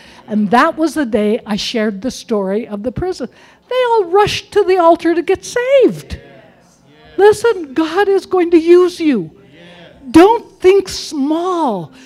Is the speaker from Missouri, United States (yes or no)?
no; Ketchikan, Alaska, United States; My hometown, Ketchikan, Ketchikan Correction Center, they were jokingly calling it Ketchikan Christian Center